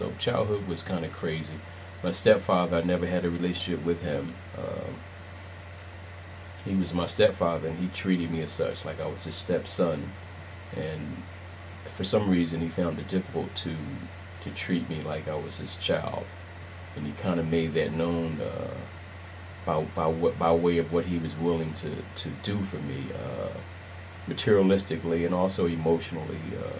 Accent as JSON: {"language": "English", "town": "Washington", "region": "District of Columbia", "country": "United States", "tie": "born or raised there", "also_born_or_lived": "Philadelphia", "said": "So, though I was born in Philadelphia in 1954, I was quickly put in under her care, and so I grew up in the Washington, D.C. area."}